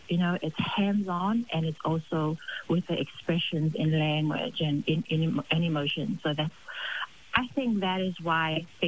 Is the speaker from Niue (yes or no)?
yes; Alofi South, Niue; was born in Niue, Lord Liverpool Hospital in Alofi South, and I was raised in Alofi South. My roots are, I'm from Alofi South, my dad is from Alofi South, and my mom is from Alofi North, Alofi Tagilau, and Mutalau Ululau South.